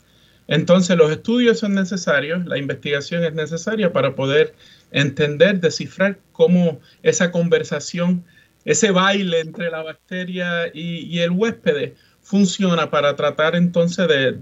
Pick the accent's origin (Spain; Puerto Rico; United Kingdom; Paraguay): Puerto Rico; Rincón; me crié en Puerto Rico, soy rincoeño y estudié en el recinto universitario de Mayagüez